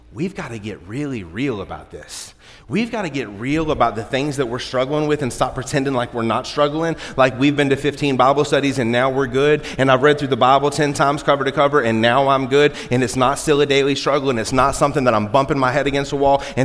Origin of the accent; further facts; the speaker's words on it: Brandywine, West Virginia, United States; I grew up in Mountain View Trailer Park in Brandywine, West Virginia. I have been trailer trash since I was born